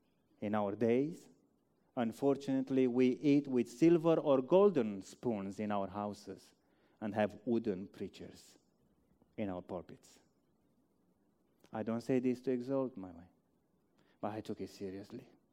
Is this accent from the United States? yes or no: no; Romania; English is a second language; moved away as an adult; Now, I came from Romania where I used to preach over an hour.